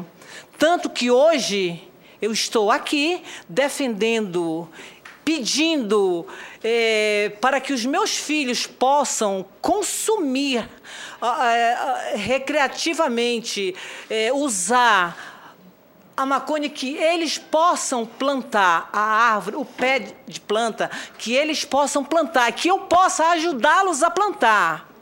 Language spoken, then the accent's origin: Portuguese; São Paulo, Brazil; Eu estou aqui, eu sou de São Paulo, estou aqui somente para fazer um depoimento.